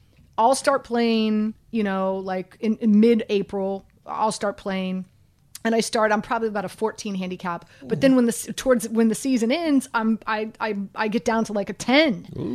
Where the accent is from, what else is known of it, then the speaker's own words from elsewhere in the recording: Miami, Florida, United States; also born or lived in Baltimore; now in New York, United States; I'm born and raised in Miami, so I grew up playing golf year-round. And I moved to the Northeast, I don't know, like 17 years ago. I lived in Baltimore for 4 years. I've been up here in New York for 13 years.